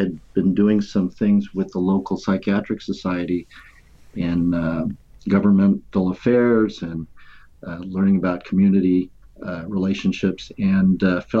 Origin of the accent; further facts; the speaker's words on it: California, United States; I was raised in Southern California, had a grandmother who took care of me while my parents were at work.